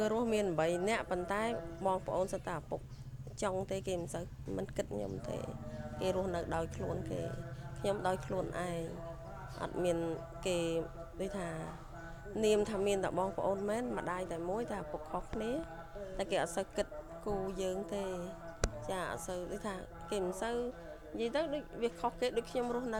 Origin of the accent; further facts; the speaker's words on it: Pursat, Cambodia; ស្រុកកំណើតខាងឪពុកម្ដាយខ្ញុំអ្នកពោធិ៍សាត់កាលខ្ញុំនៅក្មេងៗគឺនៅខេត្តពោធិ៍សាត់នឹងឯងចា